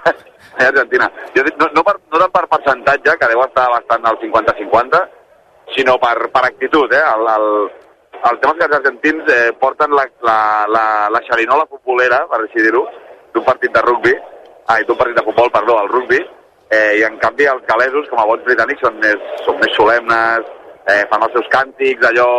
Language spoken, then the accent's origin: Catalan; Catalonia, Spain; no, que som catalans